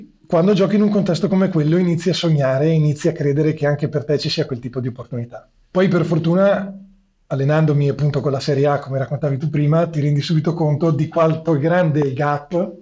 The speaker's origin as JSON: {"language": "Italian", "town": "Treviso", "region": "Veneto", "country": "Italy", "tie": "born or raised there", "said": "io sono di Treviso, cosa che probabilmente molti capiranno subito dall'accento suadente che ho, e quindi è stata una piccola fortuna trovarmi a crescere in una città come quella di Treviso"}